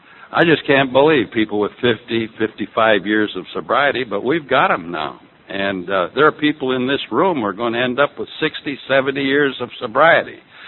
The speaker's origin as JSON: {"language": "English", "town": "Carmel", "region": "California", "country": "United States", "said": "I come from Carmel, the land of the newlyweds and the nearly deads, where people with power steering have trouble getting around corners."}